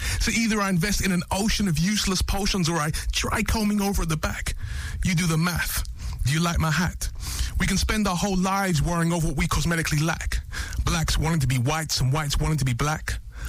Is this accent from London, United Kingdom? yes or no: yes; London, United Kingdom; I grew up mainly in London, like South London and West London